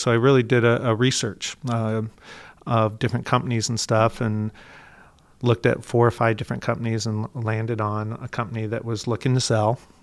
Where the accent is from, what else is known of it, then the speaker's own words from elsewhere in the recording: Lakeville, Indiana, United States; You know, my wife grew up in Mishawaka. I grew up in Lakeville. My family's here.